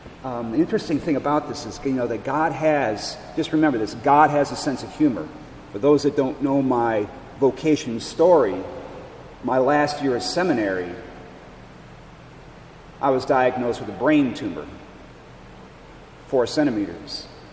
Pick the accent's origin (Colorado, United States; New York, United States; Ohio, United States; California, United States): Ohio, United States; Cleveland; by my name you can tell that I'm from Cleveland. And this is actually my home parish. I was baptized back there.